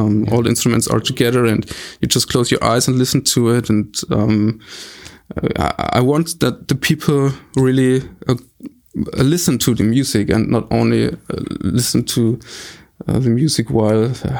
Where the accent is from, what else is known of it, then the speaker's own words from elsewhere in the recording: Erlangen, Bavaria, Germany; English is a second language; I was growing up near Erlangen, actually.